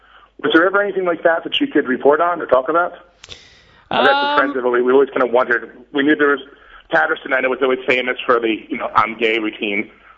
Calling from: Abu Dhabi, United Arab Emirates; from Abu Dhabi.

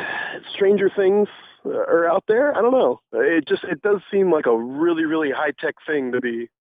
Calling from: California, United States; from Orange County.

